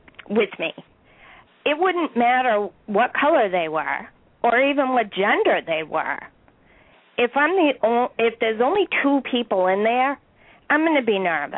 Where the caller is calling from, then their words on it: Scituate, Massachusetts, United States; I'm from Scituate, Massachusetts.